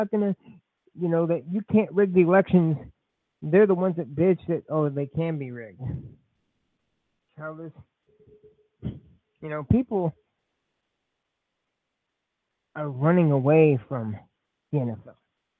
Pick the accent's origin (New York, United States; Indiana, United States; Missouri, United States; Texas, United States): Indiana, United States; I mean, I'm from Indiana, and there's a place that's near and dear to my heart, Deer Creek Music Center.